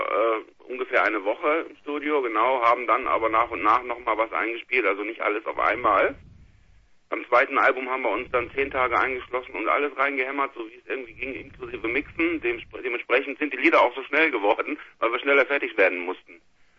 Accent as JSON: {"language": "German", "town": "Krefeld", "region": "North Rhine-Westphalia", "country": "Germany", "said": "Wir sind aus Krefeld, ja."}